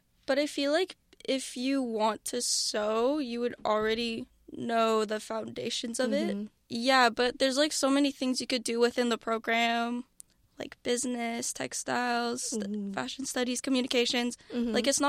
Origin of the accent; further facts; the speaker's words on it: Toronto, Ontario, Canada; because I'm from Toronto and it was like the most like logical choice.